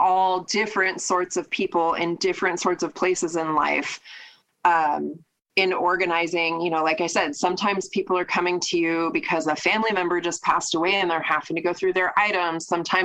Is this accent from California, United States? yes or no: no; Oregon, United States; Yeah, so born and raised in Oregon. I'm part of a mixed family.